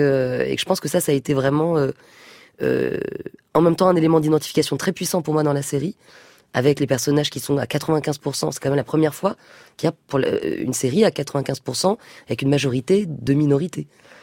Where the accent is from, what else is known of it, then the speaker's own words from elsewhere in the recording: France; born there; Je suis une Française de la. Je suis la première génération de ma famille à naître en France, c'est ma sœur et moi. Donc j'ai une mère qui était née au Maroc, d'origine berbère